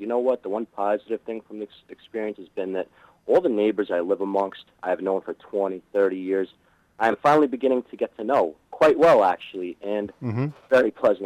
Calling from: Hauppauge, New York, United States; Hopog, New York.

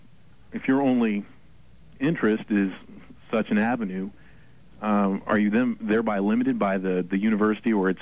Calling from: Harrisonburg, Virginia, United States; Harrisonburg, Virginia.

